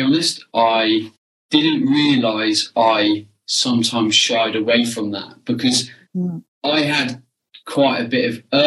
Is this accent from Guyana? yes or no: no; Portsmouth, South East England, United Kingdom; now in Suffolk, United Kingdom; I suppose I consider home where I am now, which is Suffolk in the UK. I grew up on the south coast, like Portsmouth kind of area, but my dad was in the military, so we flew around like everywhere.